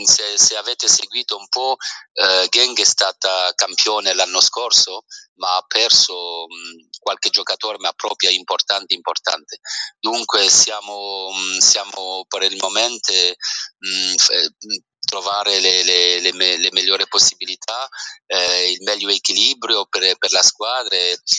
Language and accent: Italian; Calabria, Italy; Italian is a second language; io sono qua da 300 km da lì, come lo sai, vengo di Calabria e i miei genitori vengono di Calabria